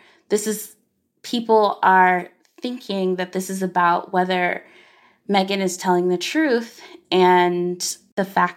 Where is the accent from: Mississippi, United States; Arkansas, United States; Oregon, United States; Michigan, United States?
Arkansas, United States; one that felt familiar, you know, as a Black girl growing up in Arkansas.